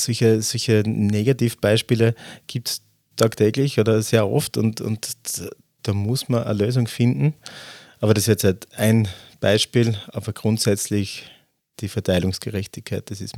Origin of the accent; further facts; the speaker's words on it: Styria, Austria; gerade in meiner Heimatgemeinde sind die Immobilienpreise mittlerweile sehr hoch